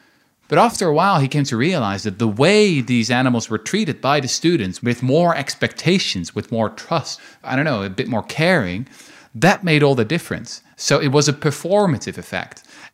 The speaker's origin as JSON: {"language": "English", "country": "Netherlands", "said": "I'm from the Netherlands."}